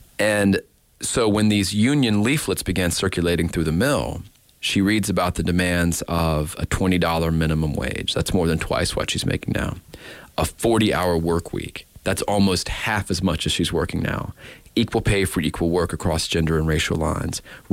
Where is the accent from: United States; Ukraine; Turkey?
United States; Gastonia, North Carolina; I was raised in Gastonia, and I never heard a word of Ella Mae Wiggins, never heard of the Loray Mill strike.